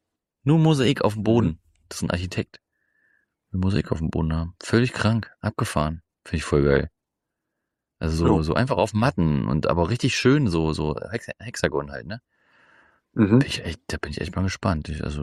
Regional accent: Lürschau, Schleswig-Holstein, Germany; Ja, ich komme aus Lürschau. So ist es.

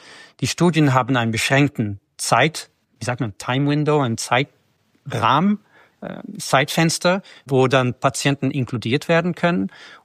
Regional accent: Netherlands; German is a second language; now in Germany; ich bin Holländer, ich bin seit 25 Jahren nicht mehr in die Niederlande

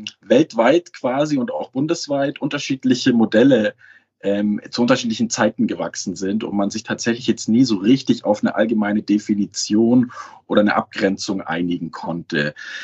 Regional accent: Munich, Bavaria, Germany; Ich komme ja aus München

